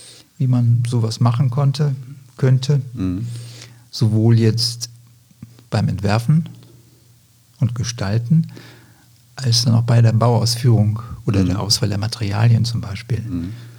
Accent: Greece; also born or lived in Germany; Aufgewachsen bin ich in Griechenland, in Deutschland, später dann auch. Ich habe in Deutschland 1985 mein Abitur gemacht. In der Nähe von Hamburg, südlich von Hamburg, in Niedersachsen.

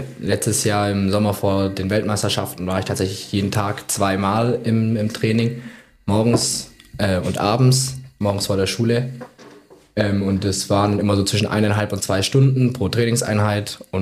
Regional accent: Reichenbach, Germany; ich bin 16 Jahre alt, ich komme auch hier aus Reichenbach, bin hier auf der Realschule in der 10. Klasse aktuell.

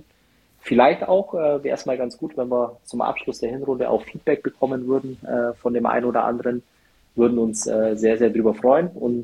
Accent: Germany; natürlich irgendwo als Deutscher, man drückt der deutschen Mannschaft die Daumen

